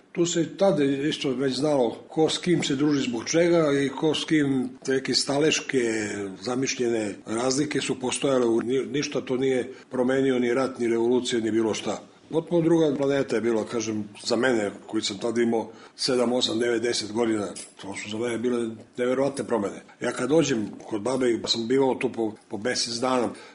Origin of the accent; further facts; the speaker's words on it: Belgrade, Serbia; Odrastao sam na Senjaku. Tu sam proveo rano djetinjstvo koje pamtim.